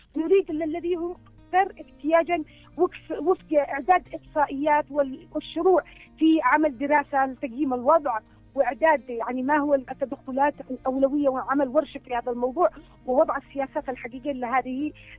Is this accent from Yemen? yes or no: yes; Yemen